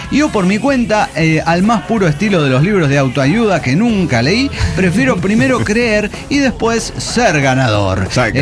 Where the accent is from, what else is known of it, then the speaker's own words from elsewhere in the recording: Bolivia; Como boliviano, puedo empatizar con el equipo y decir, pensar, hemos perdido.